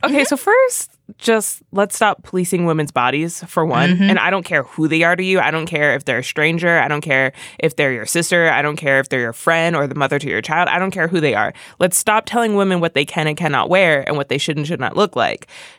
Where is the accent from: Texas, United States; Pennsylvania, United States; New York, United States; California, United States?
Pennsylvania, United States; Philadelphia; and we all know I'm from Philly